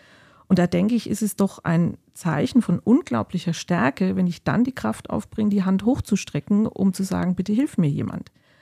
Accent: Bavaria, Germany; weil ich kenne das auch noch von da, wo ich herkomme. Da hieß es immer, der war in Lohr.

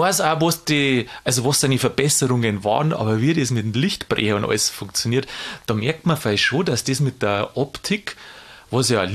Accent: Bavaria, Germany; Und ich komme ja auch aus Niederbayern.

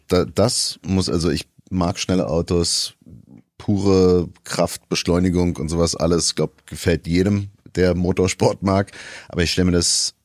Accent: Florida, United States; ich bin in Florida aufgewachsen, wo man keinen Helm braucht.

